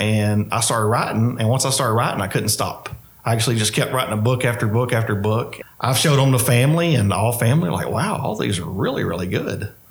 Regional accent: Crockett, United States; Yes, I am. I'm 43 years old. I'm from Crockett. I went out of state for school a little bit, but came back here because I have a big family here.

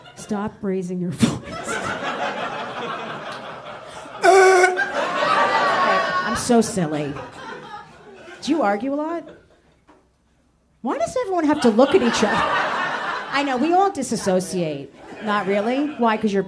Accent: South Orange, New Jersey, United States; Oh, I grew up in South Orange, right next to Newark.

